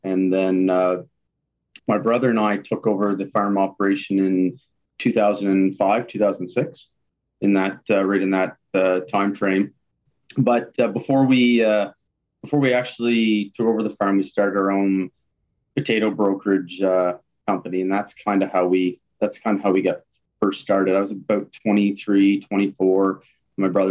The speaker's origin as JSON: {"language": "English", "town": "Woodstock", "region": "New Brunswick", "country": "Canada", "tie": "born or raised there", "said": "Yeah, I'm born and raised in Woodstock, New Brunswick. And been here my whole life."}